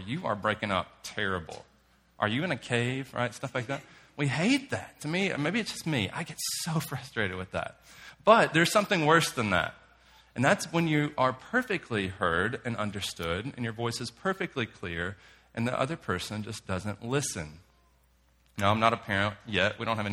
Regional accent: Waco, Texas, United States; Growing up in Waco and living there today, I experience this all the time.

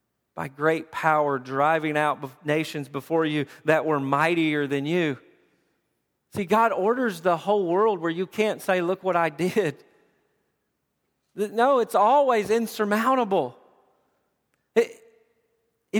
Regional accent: Tennessee, United States; I'm from Tennessee, and so we're Tennessee Vols.

